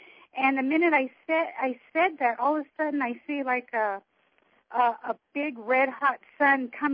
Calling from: Phoenix, Arizona, United States; I'm from Arizona.

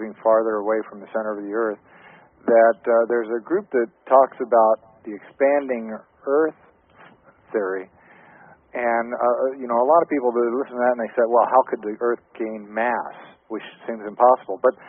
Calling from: Minnesota, United States; from Minnesota.

